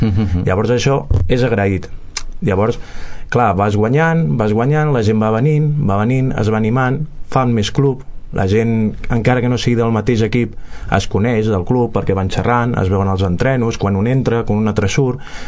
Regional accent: Barcelona, Catalonia, Spain; also born or lived in Montseny; Bueno, jo soc de Barcelona. Tota la meva vida he viscut a Barcelona i durant 12 anys també al Montseny. I bueno, vaig caure aquí al Cuber, porto ja 3 anys

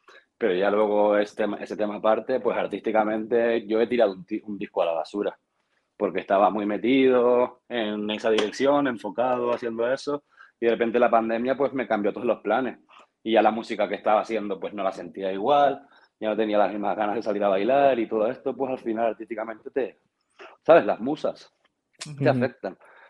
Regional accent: Canary Islands, Spain; a mí me llena de orgullo como canario el poder de presumir de eso, de que la gente está cantando por ahí estas letras y expresiones canarias que yo las he mamado desde chiquitito

